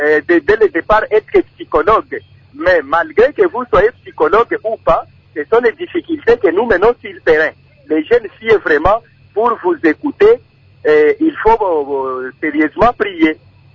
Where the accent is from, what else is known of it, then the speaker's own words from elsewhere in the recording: DR Congo; ici chez nous en RDC